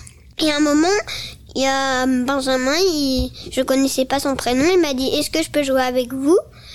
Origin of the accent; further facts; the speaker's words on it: Paris, Île-de-France, France; born there; comme je suis née à Paris, bah j'aime beaucoup Paris.